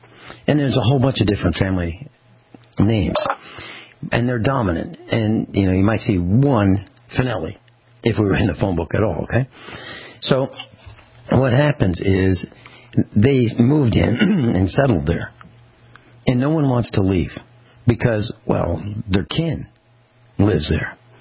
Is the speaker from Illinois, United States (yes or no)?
no; Virginia, United States; now in California, United States; So we came from Virginia.